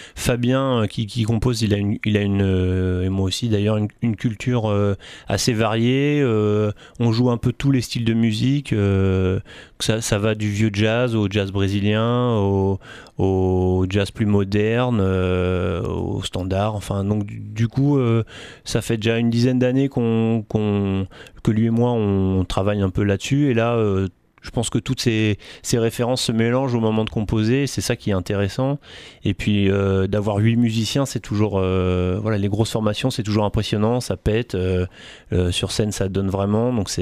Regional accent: France; nous sommes français, donc on a notre French touch.

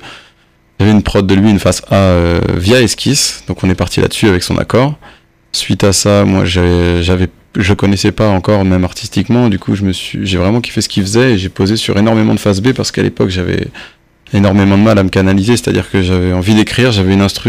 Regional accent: Chartres, Centre-Val de Loire, France; à la base, je suis de Chartres.

